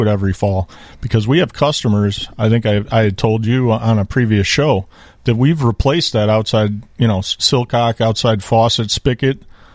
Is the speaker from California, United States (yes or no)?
no; Wisconsin, United States; Wisconsin, it's spigot. I know that. I grew up in Wisconsin. We say spigot.